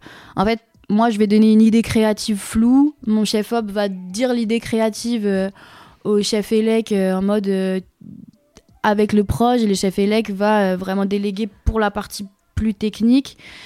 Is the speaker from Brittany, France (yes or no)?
yes; Rennes, Brittany, France; moi, je viens de Rennes.